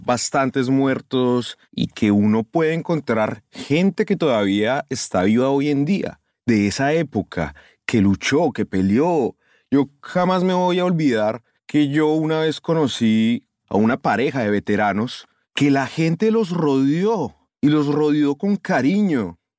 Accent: Colombia; Bueno, como colombiano es muy difícil obviamente entender el tema

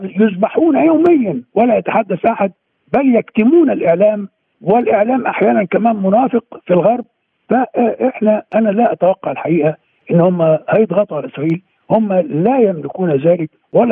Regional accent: Egypt; احنا كمحامين مصريين

